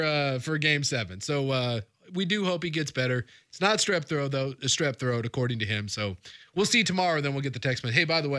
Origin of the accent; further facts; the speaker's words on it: United States; But as an American, it's strange, especially with the United States not being in it.